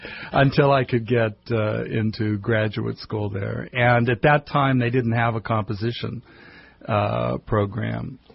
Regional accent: Johnstown, Pennsylvania, United States; born there; No, I was born in Pennsylvania, Johnstown, Pennsylvania.

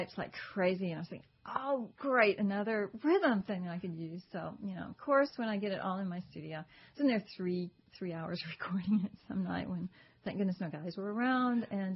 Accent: Texas, United States; Yeah, I'm Texan.

